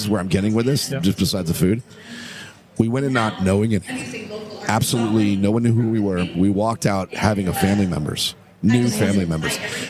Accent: Miami, Florida, United States; I just wanted to make sure because, you know, we're from Miami, so if you say cocina, we say pig.

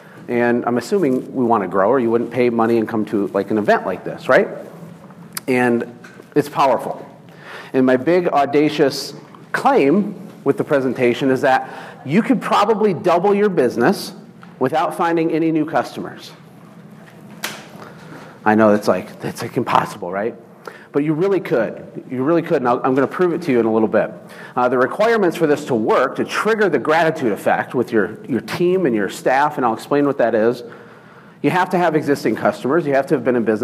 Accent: Michigan, United States; Most of you have absolutely no idea who I am, but I'm somewhat interesting. I'm from Michigan, and I got married about 15 years ago.

